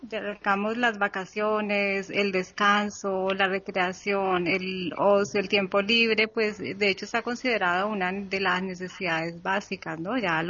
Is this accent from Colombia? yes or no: yes; Colombia; la situación de vacaciones en Cali, en mi país.